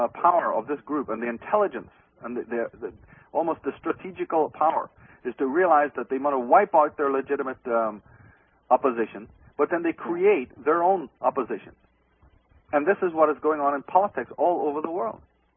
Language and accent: English; Ireland; because I'm Irish and I'm fully aware, unlike most Irish people, of who has desecrated that country in ages past.